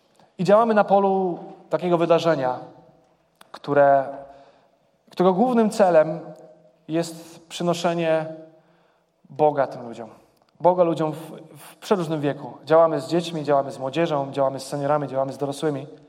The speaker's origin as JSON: {"language": "Polish", "town": "Gorlice", "region": "Lesser Poland", "country": "Poland", "lives_now": "Kraków, Poland", "said": "Pochodzę z Gorlic, jak część z was wie, to jest małe miejsce w południowo-wschodniej Małopolsce. Tam stawiałem swoje pierwsze kroki jako osoba, która oddała swoje życie Bogu. Jakby tam w dalszym ciągu mieszkają moi rodzice."}